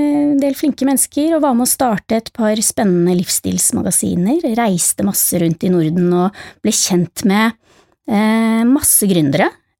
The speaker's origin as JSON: {"language": "Norwegian", "region": "Oslo", "country": "Norway", "said": "Kanskje ikke helt den retningen min familie hjemme i Oslo hadde sett for seg"}